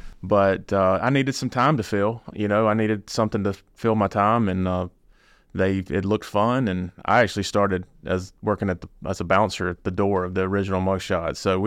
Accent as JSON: {"language": "English", "town": "Philadelphia", "region": "Mississippi", "country": "United States", "said": "I'm from Philadelphia, which is, you know, 26 miles from there. I kind of knew the market, knew the area."}